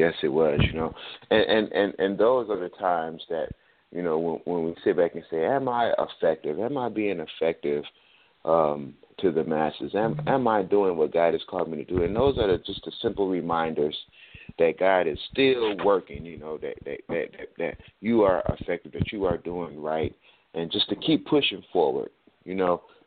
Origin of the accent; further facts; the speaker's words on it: United States; You know, the things that we're that as a American people that we have tried to conquer and tried to move past have all been thrown right back in our faces